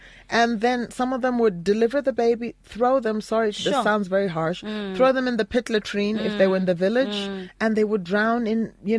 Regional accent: Canada; also born or lived in United States; I grew up in Canada and I grew up in the United States and I went to high school in the U.S.

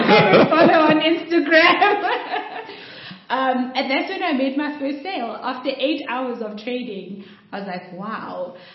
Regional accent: Orlando Gardens, Gauteng, South Africa; I mean, like, I grew up in Orlando Gardens, like, years ago, and I always ran a spaza shop.

